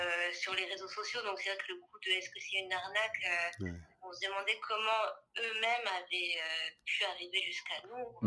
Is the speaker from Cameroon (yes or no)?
no; France; parce que en tant que français, il y a toujours cette épée de Damoclès